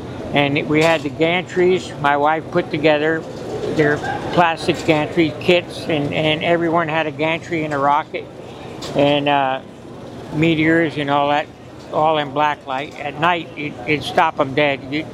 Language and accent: English; New Jersey, United States; I was from New Jersey, so I had relatives up there, my uncle and aunt.